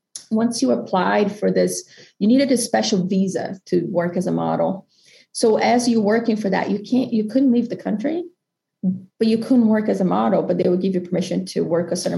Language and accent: English; Brazil; growing up in Brazil, you know, we're middle class.